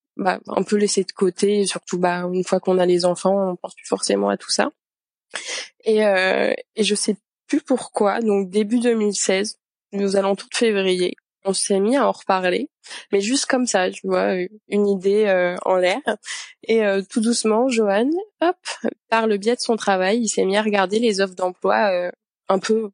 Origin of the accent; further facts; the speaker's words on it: Île-de-France, France; also born or lived in Paris; j'ai grandi dans les Yvelines. Et ensuite, avec mon mari, on est parti, donc mon mari actuellement, on est parti vivre sur Paris où on a passé un peu plus de 8 ans.